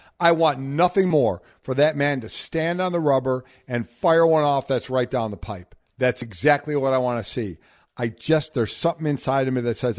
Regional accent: Cleveland, Ohio, United States; and 1 in my hometown of Cleveland.

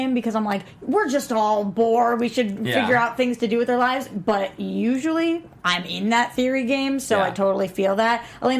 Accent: Boston, Massachusetts, United States; Actually, he's in Boston, which is my hometown, so what's up, Johnny?

